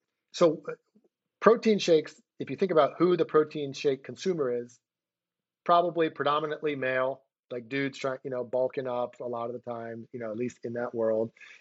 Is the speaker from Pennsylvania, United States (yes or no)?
yes; Philadelphia, Pennsylvania, United States; I moved back to my hometown of Philadelphia where my partners were.